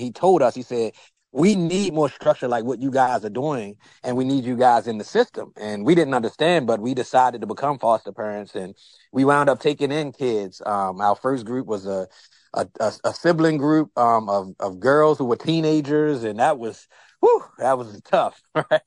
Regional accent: Baltimore, Maryland, United States; now in Bradenton, United States; Here I am from Baltimore all the way to Bradenton, Florida.

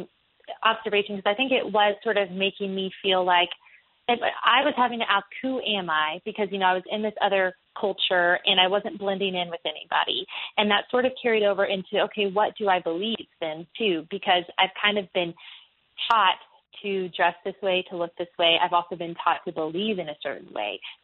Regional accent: Texas, United States; also born or lived in Tennessee; especially in Southern America in the Bible Belt, where I was raised in Texas and then lived in Tennessee for a while, there's a lot of cultural Christianity.

